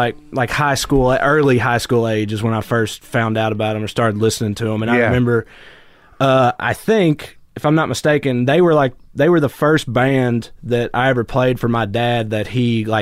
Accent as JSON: {"language": "English", "town": "Celina", "region": "Tennessee", "country": "United States", "tie": "born or raised there", "said": "I grew up in a tiny little town called Salina, Tennessee."}